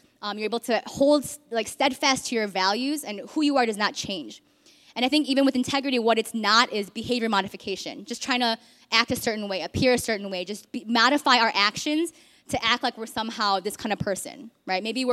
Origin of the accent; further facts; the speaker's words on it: United States; I grew up in the States, and I grew up in a pretty predominantly white neighborhood.